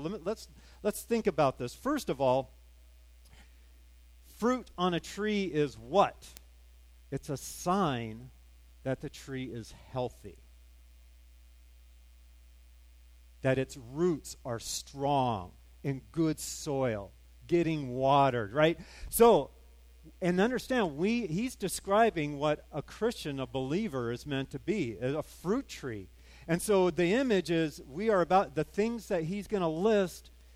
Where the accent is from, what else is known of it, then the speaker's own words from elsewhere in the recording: California, United States; I grew up in California, you know, the fruit and nut basket of the world, and I'm the nut of the California.